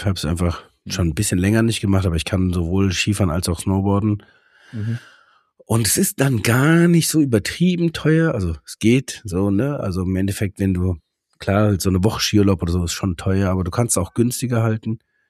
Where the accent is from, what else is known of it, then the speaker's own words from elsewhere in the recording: Munich, Bavaria, Germany; als Münchner als München abstammender